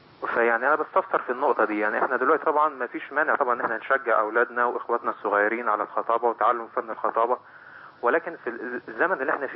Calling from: Alexandria, Alexandria Governorate, Egypt; أنا بكلمك من اسكندرية يا فندم،

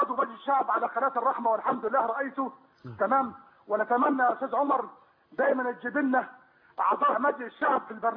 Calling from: Saudi Arabia; انا بكلمك من السعوديه.

